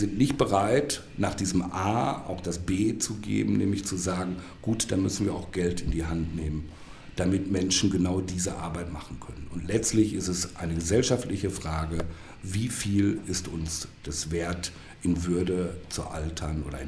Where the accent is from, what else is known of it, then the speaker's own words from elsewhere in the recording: North Rhine-Westphalia, Germany; Ich komme aus dem Ruhrgebiet.